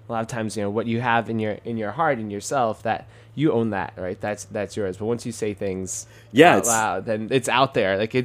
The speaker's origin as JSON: {"language": "English", "town": "Queens", "region": "New York", "country": "United States", "said": "I'm a kid from Queens, New York, and serving very expensive wine to rich people sometimes."}